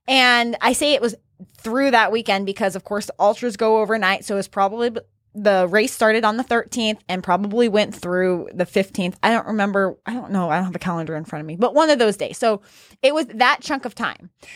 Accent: New Mexico, United States; That's where I grew up in New Mexico.

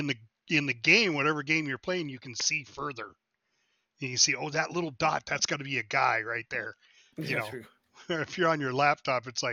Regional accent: Montana, United States; Well, okay. I'm from Montana.

